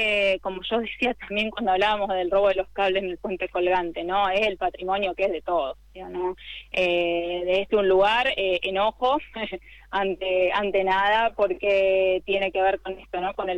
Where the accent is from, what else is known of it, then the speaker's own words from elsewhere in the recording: Santa Fe, Argentina; es algo que la verdad que nos duele a todos como santafesinos